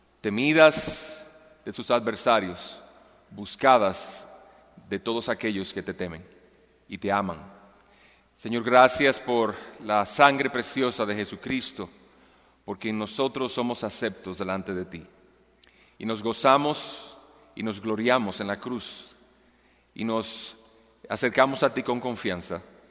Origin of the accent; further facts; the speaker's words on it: Santiago de los Caballeros, Santiago, Dominican Republic; now in Lafayette, United States; Hemos estado por 3 años en la iglesia de Lafayette en Indiana. Aunque somos originalmente de Santiago de los Caballeros, en la República Dominicana, hemos estado en proceso de capacitación en los Estados Unidos en los últimos 3 años.